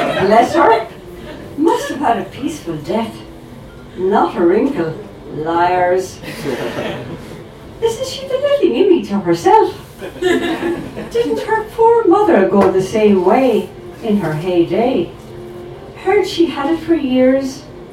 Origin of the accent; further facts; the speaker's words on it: Waterford, Munster, Ireland; I'm up from Waterford for the day to visit my daughter. And I'm a poetry group in Waterford.